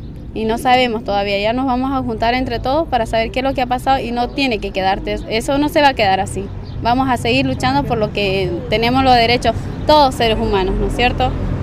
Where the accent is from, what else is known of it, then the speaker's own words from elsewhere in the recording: Bolivia; A la final nosotros somos bolivianos, todos somos hijos bolivianos, de hijos de bolivianos.